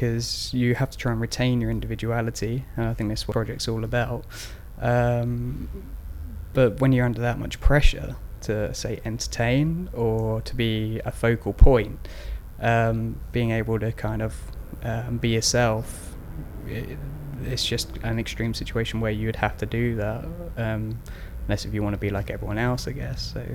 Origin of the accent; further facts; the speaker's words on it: Cambridge, East of England, United Kingdom; now in Staines, United Kingdom; I'm originally from Cambridge. My date of birth is 4th of September 1983. I'm currently living in Staines.